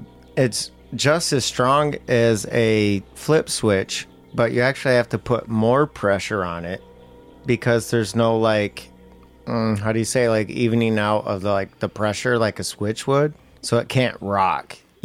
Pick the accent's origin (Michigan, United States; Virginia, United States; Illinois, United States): Michigan, United States; So we were lying earlier about the Alaska shit. That was all a joke. we're from Michigan.